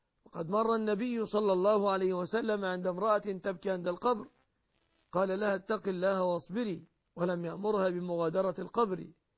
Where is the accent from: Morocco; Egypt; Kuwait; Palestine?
Egypt